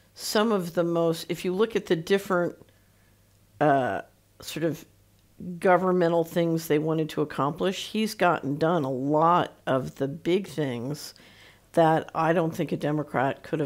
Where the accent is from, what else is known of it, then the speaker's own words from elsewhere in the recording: New York, United States; because I was from New York, so getting over the shock of the idea that anybody might vote for Donald Trump. You know, I came out of New York just loathing Donald Trump.